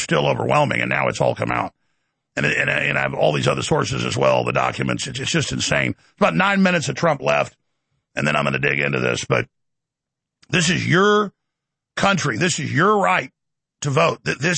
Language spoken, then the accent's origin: English; Texas, United States; I'm one guy from Texas, and look at what we've done.